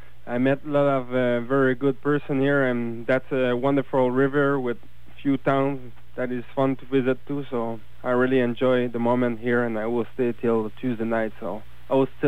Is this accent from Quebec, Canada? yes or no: yes; Quebec, Canada; English is a second language; So sorry for my English. I'm from Quebec, but I hope you understand.